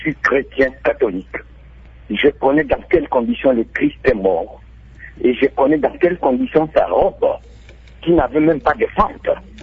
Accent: South Kivu, DR Congo; je suis à Ouvira, je viens des montagnes de Moulengue d'ailleurs

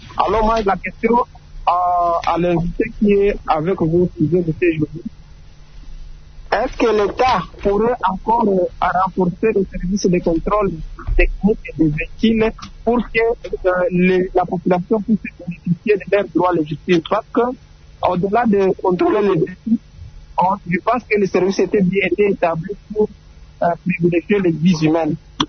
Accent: Bukavu, South Kivu, DR Congo; si je prends l'exemple d'ici chez nous à Bukavu

